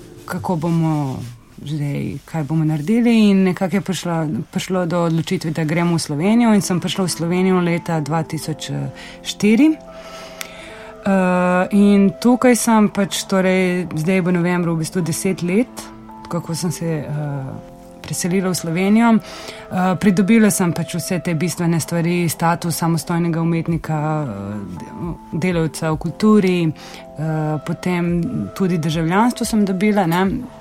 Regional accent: Belgrade, Serbia; moved away; rojena sem v Beogradu, pač to je moj dom, sem tam ne živim več pač že 15 let. In sem vmes spremenila pač dva mesta, ne.

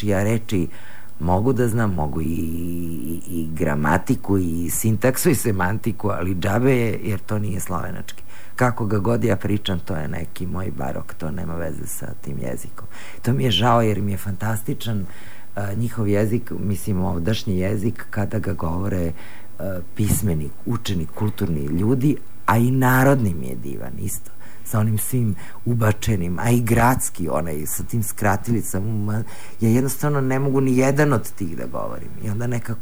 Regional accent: Belgrade, Serbia; dakle si iz Jugoslavije, ne znam, to je to, iz Beograda recimo, kao to mi je bilo nešto odakle si

